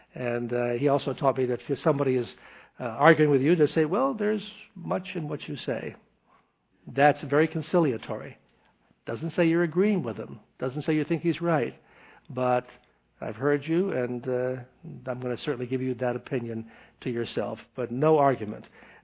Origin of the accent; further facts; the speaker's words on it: Tennessee, United States; I was from Tennessee also, so I could appreciate this.